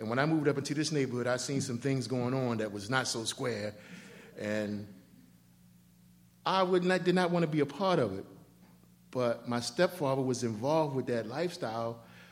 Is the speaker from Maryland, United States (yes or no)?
yes; Maryland, United States; But my story is that I grew up around Old Memorial Stadium. I was raised by my grandparents, middle class.